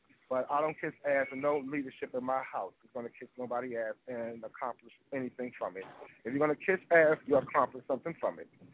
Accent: New York, United States; now in Baltimore, United States; a lot of people don't know, I'm from New York. You know, and a lot of people think, I guess a lot of people think that I'm from Baltimore because I live there.

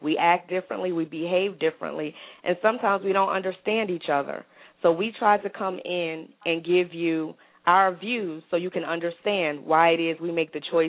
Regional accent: New Jersey, United States; because again, I told you I'm originally from New Jersey, I came in 2009 and got myself together.

